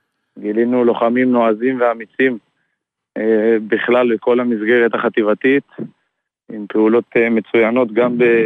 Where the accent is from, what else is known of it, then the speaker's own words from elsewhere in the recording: Rosh HaAyin, Central District, Israel; now in Tel Aviv, Israel; אני מאזור דיזינגוף גורדון. אני במקור מראש העין, תל אביבי בשנתיים.